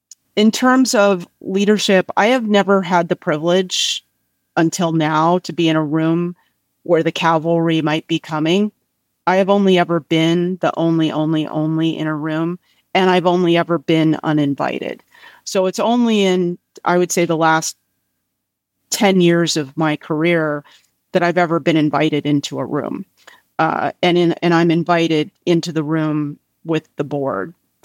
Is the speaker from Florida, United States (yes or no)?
no; California, United States; The other issue is I grew up in Silicon Valley.